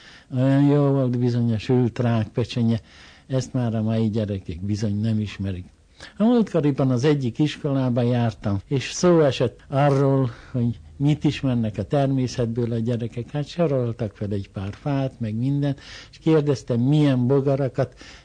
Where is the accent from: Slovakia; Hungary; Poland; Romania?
Slovakia; Plešivec, Košice Region; Ott, ahol én születtem és éltem gyermekkoromban, Pelsőcön, Gömörben, a hegyek között